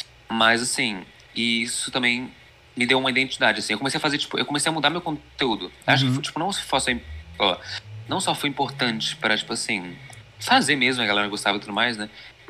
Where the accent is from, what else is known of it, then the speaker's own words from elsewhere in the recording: Milan, Lombardy, Italy; Mas eu sou italiano, eu nasci em Milão, né? Tenho um background de Itália.